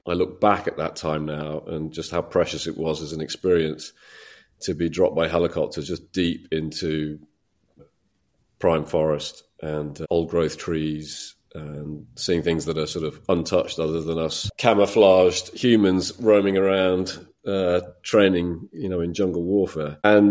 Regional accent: United Kingdom; moved away as an adult; now in United States; first and foremost, I'm a Brit, as I hope you can still tell. I've been in the States for 17 years now, but holding on to my accent

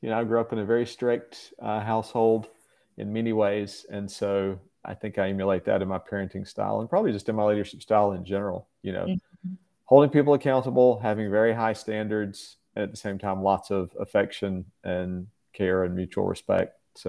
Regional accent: North Carolina, United States; I grew up in Eastern North Carolina, rural Eastern North Carolina, where my family has been for probably at least about 300 years.

